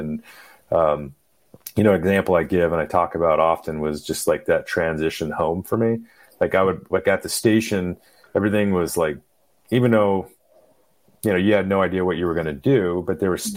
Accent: Phoenix, Arizona, United States; So I grew up in Phoenix, Arizona, and essentially a lot of my friends, dads and family and football coaches, and they were all in the fire service.

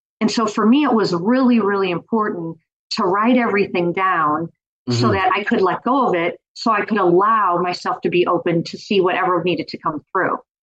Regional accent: Missouri, United States; although I'm from Missouri, I was visiting my son and daughter-in-law when they lived in New York.

